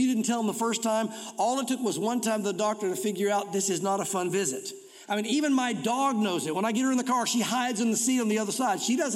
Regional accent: United States; I just left. I'm an American.

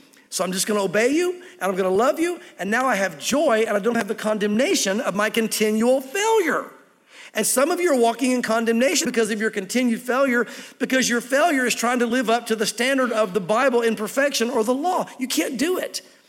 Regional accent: the South, United States; born or raised there

